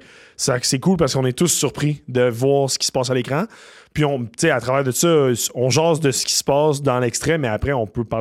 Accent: Laval, Quebec, Canada; J'ai 27 ans. Je viens de Laval.

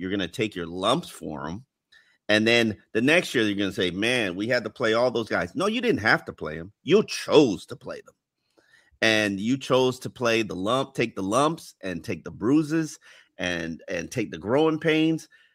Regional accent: Florida, United States; But you know, I grew up in South Florida. My first job ever was at Joe Robbie Stadium.

